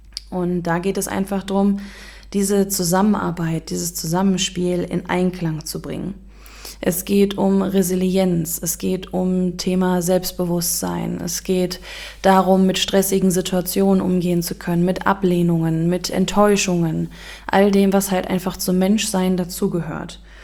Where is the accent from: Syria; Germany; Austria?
Germany; Düsseldorf, North Rhine-Westphalia; Gut, also ich komme noch aus Düsseldorf, das wollte ich noch sagen